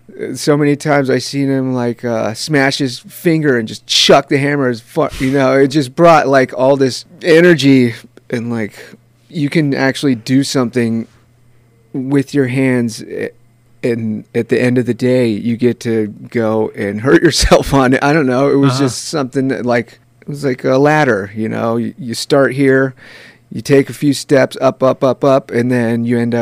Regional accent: Santa Rosa, California, United States; born there; Yeah, I was born in Santa Rosa proper, Santa Rosa Memorial.

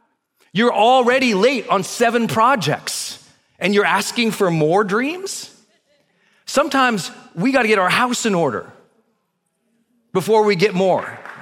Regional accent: Montana, United States; born or raised there

